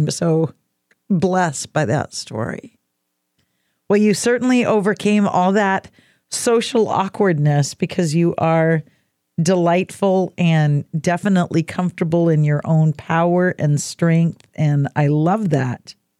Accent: Oregon, United States; I told you earlier, I was raised on the Oregon coast.

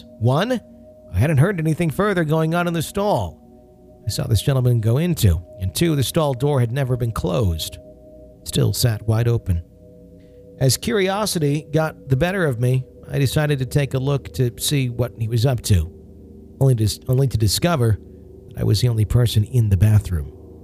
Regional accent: Long Island, New York, United States; When I was a little girl growing up in Long Island in the early 80s, I saw a ghost of my old dog a few months after she died.

